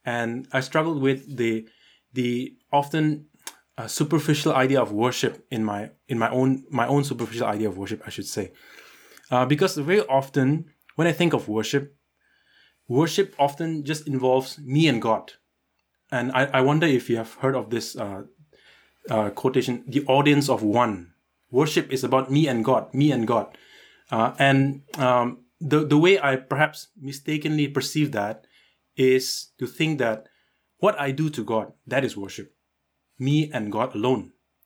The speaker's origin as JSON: {"language": "English", "country": "India", "said": "And I'm from India."}